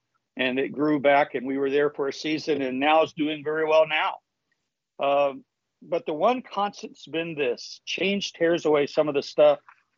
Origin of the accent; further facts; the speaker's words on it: the South, United States; accent: Southern; they told me to say goodnight to Mary Ellen and Jim Bob and Grandpa and Grandma with my Southern accent.